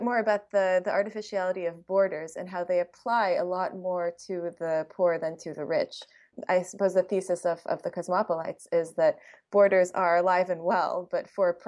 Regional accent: Geneva, Switzerland; also born or lived in Canada; So I'm a Swiss citizen, an Iranian citizen. My parents were born in Iran. And I'm also Canadian because I was born in Canada and I grew up in Geneva.

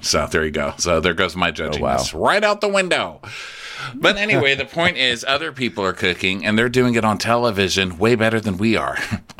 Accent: Texas, United States; I'm from Texas. That's how we communicate.

